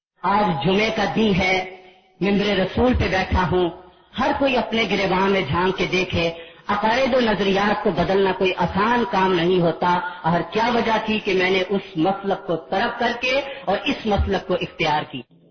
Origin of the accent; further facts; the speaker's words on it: Gujranwala, Punjab, Pakistan; گویا کہ میں 1972 3 مارچ 1972 گجرانوالہ میں ہی پیدا ہوا اور تقریباً 32.5 سال کے قریب عرصہ بچپن جوانی کے یہ کچھ ایام میں نے اسی طرف بسر کی.